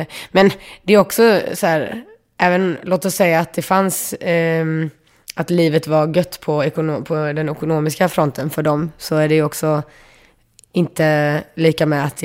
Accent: Gothenburg, Västra Götaland County, Sweden; man har en ganska unik relation till sin stad i alla fall som göteborgare. Man är liksom ett med folket som är därifrån.

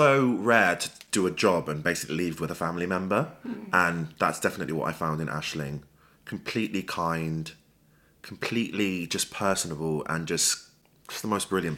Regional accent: Cork, Montserrat; born there; So I was born in Cork, Montserrat.

